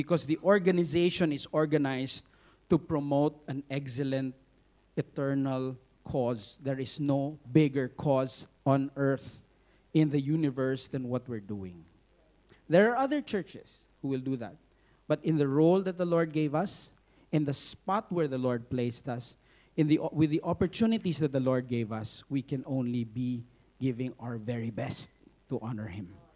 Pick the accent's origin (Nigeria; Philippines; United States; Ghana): Philippines; Lanao del Sur; I grew up in Lanao because my mom was a dean of a college at the Mindanao State University. So I grew up in the Mindanao State University campus. She was a dean, so I was amongst the Muslims.